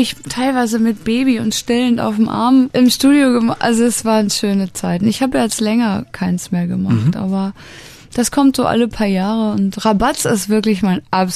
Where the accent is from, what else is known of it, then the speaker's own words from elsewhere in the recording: Hagen, North Rhine-Westphalia, Germany; gerade weil es meine Heimatstadt ist. Und ich war da auch länger nicht. Und da spiele ich in meiner alten Grundschule tatsächlich. Es gab in Hagen sonst keine richtig coolen Venues mehr, so in der Größe.